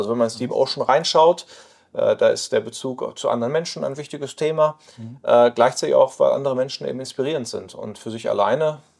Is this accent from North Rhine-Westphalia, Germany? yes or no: yes; North Rhine-Westphalia, Germany; now in Netherlands; Ursprünglich aus dem Ruhrgebiet. Mhm. Östlich Ruhrgebiet, jetzt hat es mich in die Niederlande verschlagen.